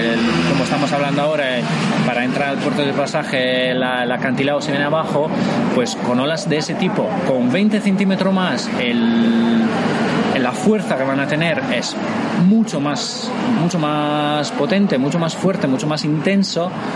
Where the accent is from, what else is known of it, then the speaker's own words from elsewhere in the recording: Italy; Tú conoces Venecia, yo soy italiano y he estado en Venecia varias veces con el agua en la plaza.